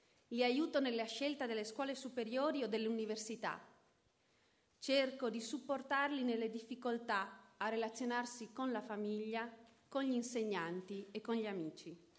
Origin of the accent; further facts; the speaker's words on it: Venice, Veneto, Italy; born there; sono nata a Venezia Mestre il 2 aprile 1981